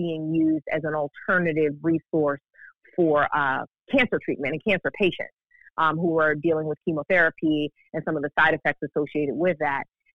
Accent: Brooklyn, New York, United States; Growing up in New York, I grew up in Brooklyn, New York, and I saw the war on drugs firsthand as a child of the 80s

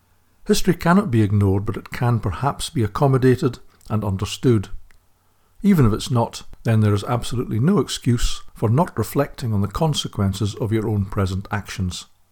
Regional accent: Hull, Yorkshire and the Humber, United Kingdom; protests were even held in my hometown of Kingston-upon-Hull.

